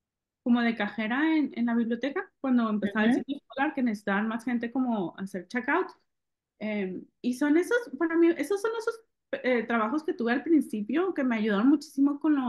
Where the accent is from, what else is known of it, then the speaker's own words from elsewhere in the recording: northern Mexico, Mexico; vengo del norte de México, del desierto, al más desierto al paso